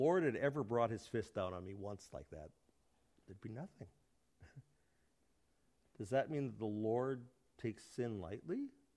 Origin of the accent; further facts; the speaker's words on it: Winnipeg, Manitoba, Canada; In the city that I grew up in Winnipeg